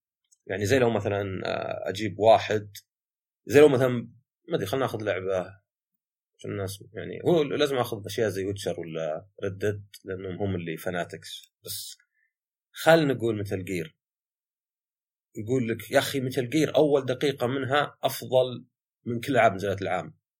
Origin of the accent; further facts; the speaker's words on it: Saudi Arabia; هاي ترى شيء لاحظته مرة عندنا بالسعودية بالذات